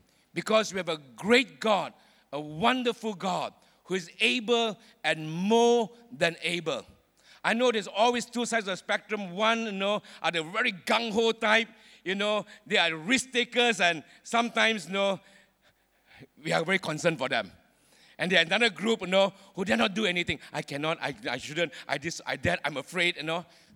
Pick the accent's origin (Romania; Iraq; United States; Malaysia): Malaysia; Seremban, Negeri Sembilan; I'm born and bred in Seremban